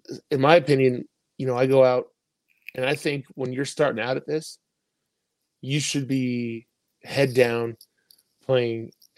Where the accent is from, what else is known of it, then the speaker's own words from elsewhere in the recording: Illinois, United States; also born or lived in Arizona; You know, there's been in Arizona for 25 years. I'm originally from Illinois.